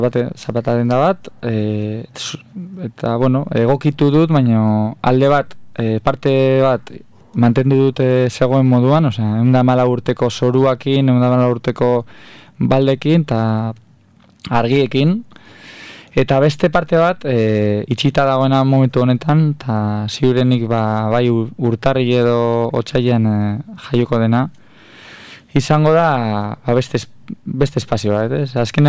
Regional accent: Bilbao, Basque Country, Spain; porque Bilbokoa gara eta somos un poco bilbainos

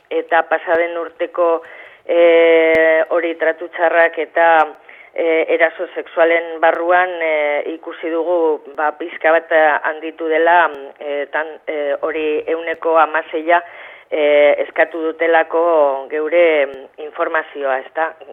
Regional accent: Barakaldo, Basque Country, Spain; Ba, geun badakizue Barakaldokoa gara.

